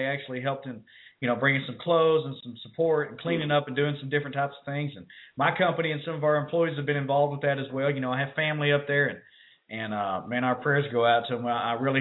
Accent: Texas, United States; and I grew up in West Texas.

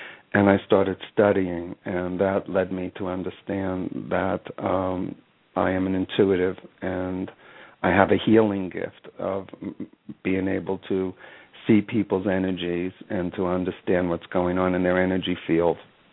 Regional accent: New York City, New York, United States; My family, we're from New York City

